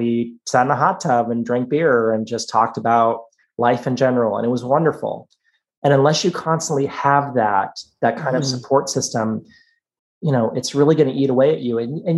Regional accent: Texas, United States; moved away as an adult; now in Washington, United States; I grew up in Central Texas in trailer parks, mm-hmm. and I always thought cherries were just like the maraschino. And so imagine my surprise when I grew up and I moved to DC.

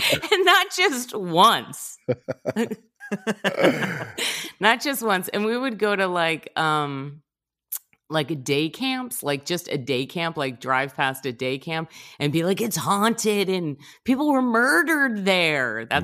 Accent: New Jersey, United States; I'm from New Jersey.

